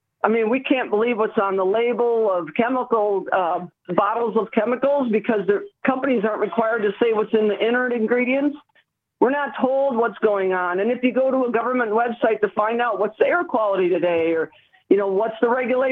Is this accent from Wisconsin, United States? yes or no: yes; Watertown, Wisconsin, United States; born or raised there